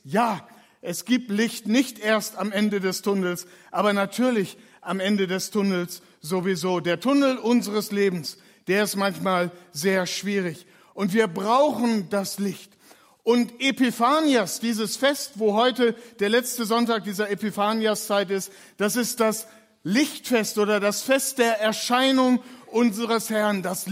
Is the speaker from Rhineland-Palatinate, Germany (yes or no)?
no; Lower Saxony, Germany; wie man in meiner Heimat in Ostfriesland hat das mal einer gesagt